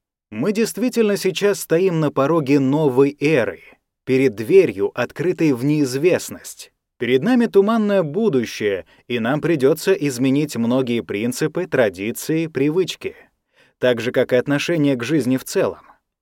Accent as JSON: {"language": "Russian", "region": "Moscow", "country": "Russia", "said": "Я, как и остальные москвичи, все время проводил дома."}